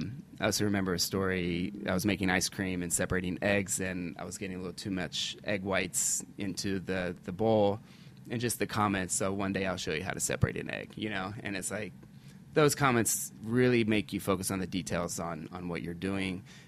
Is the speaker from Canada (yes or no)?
no; Seymour, Indiana, United States; I grew up in southern Indiana, in Seymour, Indiana.